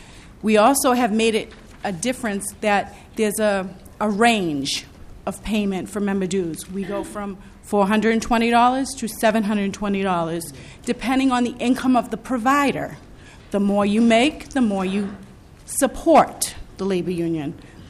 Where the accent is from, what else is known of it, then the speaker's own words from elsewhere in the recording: New York, United States; I am from New York State.